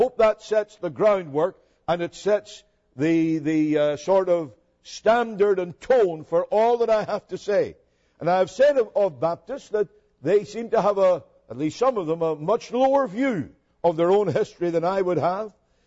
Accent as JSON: {"language": "English", "country": "Ireland", "said": "I come from Ireland"}